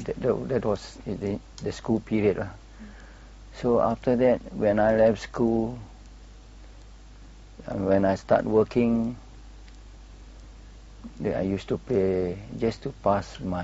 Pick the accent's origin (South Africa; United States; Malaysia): Malaysia; Malacca; I was born in Malacca, and then the name of the road is called Tranquera. It's in the name after the Portuguese, you see. And behind that is a sea, you see. So I'm living behind the sea.